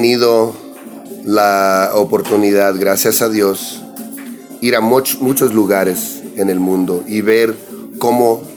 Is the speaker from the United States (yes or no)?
yes; San Diego, California, United States; Y también crecí en San Diego, una ciudad que está pegado con la frontera de los Estados Unidos y México.